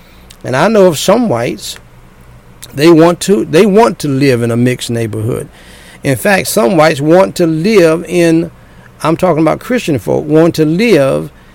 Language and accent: English; United States; born there; I thank God I was born in America. I'm a natural born citizen.